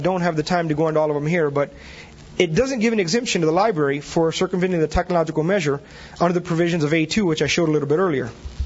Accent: Tampa, Florida, United States; I'm from Tampa, so who does that really apply to?

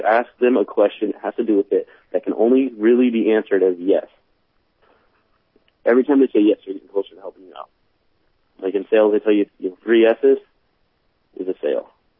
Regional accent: Washington, United States; born there; Well, I was born in Washington, and they're really sticklers on their birth certificates

